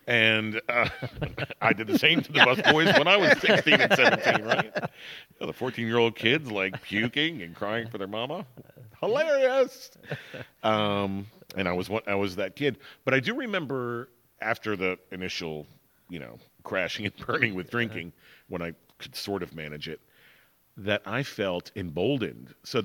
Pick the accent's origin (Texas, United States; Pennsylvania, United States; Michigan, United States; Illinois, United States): Pennsylvania, United States; Pittsburgh; I grew up in Pittsburgh, in a suburb of Pittsburgh. After my dad died, we moved back there because that's where both of my parents were from.